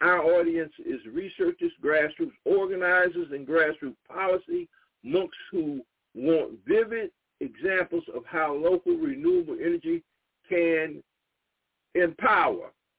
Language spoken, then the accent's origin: English; Dillon, South Carolina, United States; I'm a native of South Carolina. I grew up in the PD area in a small rural town called Dillon, South Carolina.